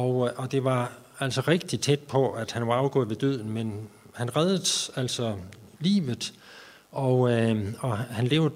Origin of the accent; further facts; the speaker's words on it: West Jutland, Denmark; Min far, han var landmand, og jeg stammer fra Vestjylland, og vi havde sådan en lille gård.